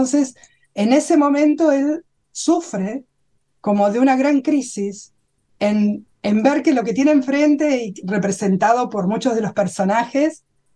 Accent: Argentina; yo soy argentina, no fui nunca a India

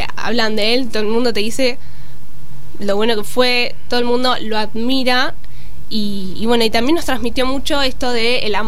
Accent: Argentina; eso va a mí como argentina, digo, bueno, me duele que la gente no apueste por la Argentina

